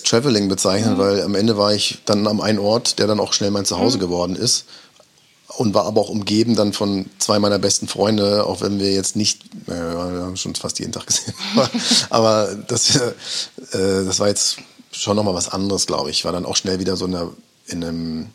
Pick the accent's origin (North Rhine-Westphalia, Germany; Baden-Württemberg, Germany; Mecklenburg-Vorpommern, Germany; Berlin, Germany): Mecklenburg-Vorpommern, Germany; also born or lived in Thuringia; Ich mag schon auch meine Heimat, wo ich herkomme. Ich bin ja Mecklenburger. Also ich bin zwar in Thüringen geboren, aber ich bezeichne mich, ich bin aufgewachsen, größtenteil meiner Jugend in Mecklenburg, Kindheit und Jugend. Und ich habe eine totale Heimatverbundenheit